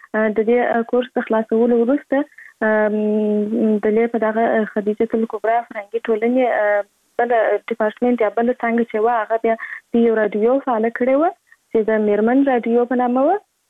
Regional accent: Kandahar, Afghanistan; born there

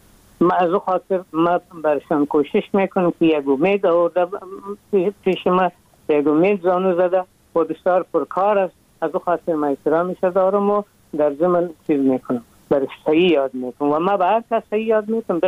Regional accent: Afghanistan; اونام به این امید که گویا ما از افغانستان آمدیم

